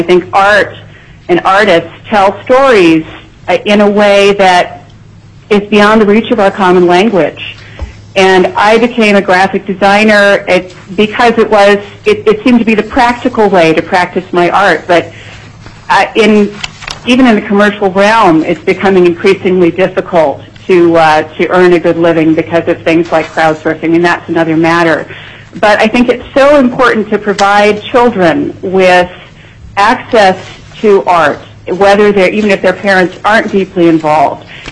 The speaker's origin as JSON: {"language": "English", "town": "Anchorage", "region": "Alaska", "country": "United States", "tie": "born or raised there", "said": "I grew up here in Anchorage"}